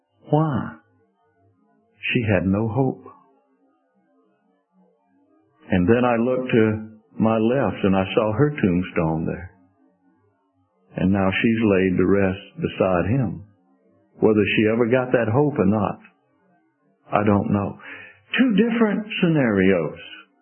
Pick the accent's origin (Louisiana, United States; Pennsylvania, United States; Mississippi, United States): Mississippi, United States; Sardis; Born and raised in Mississippi, and I was a junior and senior in high school, I was on the volunteer fire department, Sardis, Mississippi.